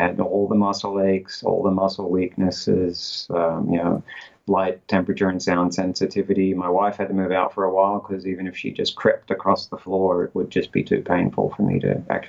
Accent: Sydney, New South Wales, Australia; I went back to my home country and hometown of Sydney, Australia

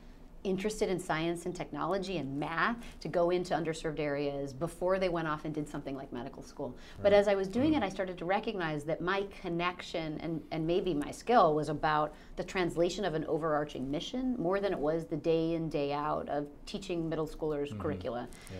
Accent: Minnesota, United States; So I grew up in Minnesota.

